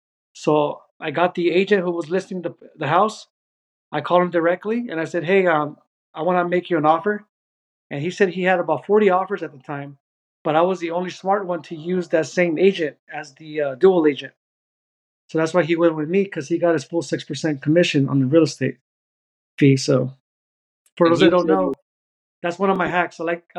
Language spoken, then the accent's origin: English; Pomona, California, United States; now in Fort Hood, United States; I'm from Los Angeles, California area, specifically Pomona, California. I grew up there, graduated high school there in 2006.